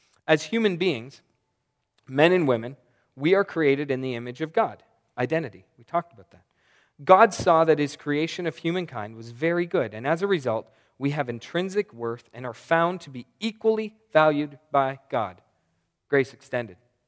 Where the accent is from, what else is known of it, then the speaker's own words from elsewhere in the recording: Canada; we're Canadian, right? So we're kind of nice.